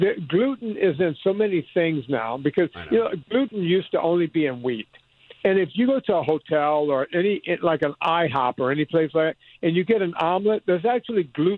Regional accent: New Orleans, Louisiana, United States; Yeah, I'm from New Orleans. I'm actually down in Louisiana right now.

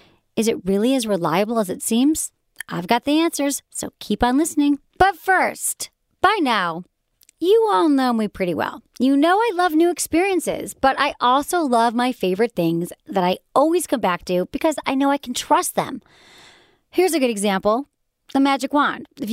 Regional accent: Michigan, United States; accent: Michigan; That's when my Michigan accent comes out.

